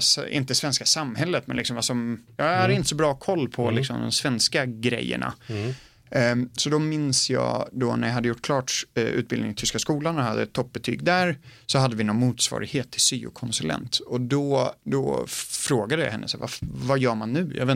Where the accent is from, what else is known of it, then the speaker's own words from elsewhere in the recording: United States; Född och uppvuxen i USA.